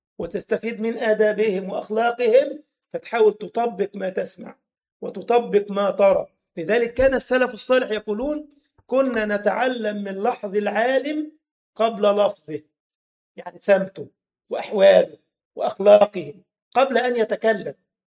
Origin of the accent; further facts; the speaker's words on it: Egypt; يعني مثلا هتجد في بلدنا مصر مثلا دايما الأمهات تقول يفتليك بمصيبة